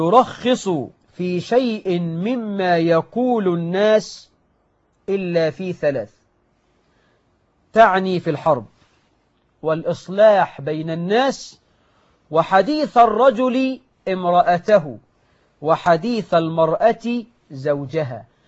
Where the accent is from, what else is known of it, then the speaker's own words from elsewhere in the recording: Egypt; كخيل الحكومة عندنا في مصر